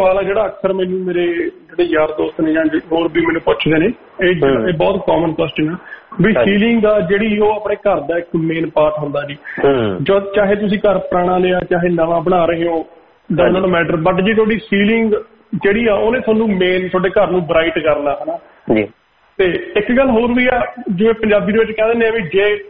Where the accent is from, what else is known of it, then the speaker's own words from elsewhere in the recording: Punjab, India; now in Australia; ਮੇਰਾ ਪਿੰਡ ਵੈਸੇ ਸਾਹਮਣੇ ਵਾਲਾ ਜੀ ਜ਼ਿਲ੍ਹਾ ਲੁਧਿਆਣਾ ਸਾਡਾ